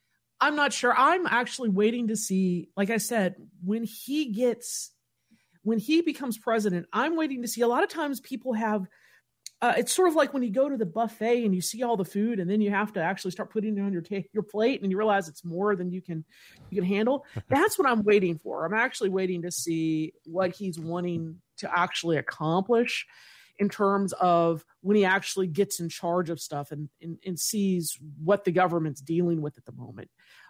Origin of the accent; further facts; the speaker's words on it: Kentucky, United States; and I'm originally from Kentucky